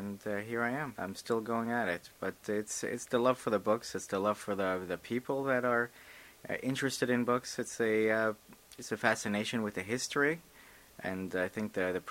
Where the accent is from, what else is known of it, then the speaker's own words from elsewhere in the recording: New York, United States; I was born and bred in New York.